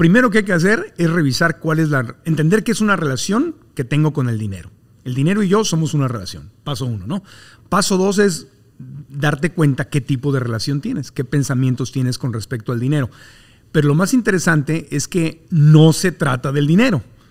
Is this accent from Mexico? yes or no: yes; Tijuana, Baja California, Mexico; now in Monterrey, Mexico; la relación que tiene un tijuanense como yo, en el mundo en que yo nací, en Tijuana, con el dinero